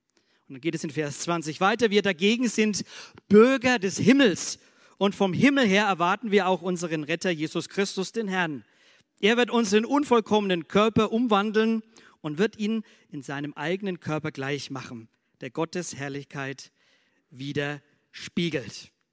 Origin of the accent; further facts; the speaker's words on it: Oettingen, Bavaria, Germany; born there; geboren in Oettingen oder eben Deutsch.